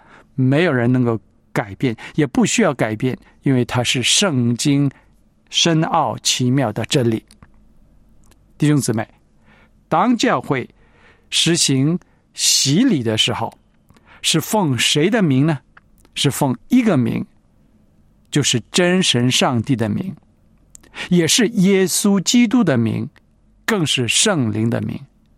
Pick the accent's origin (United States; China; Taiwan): China; 我们中国人呢说人格就是 person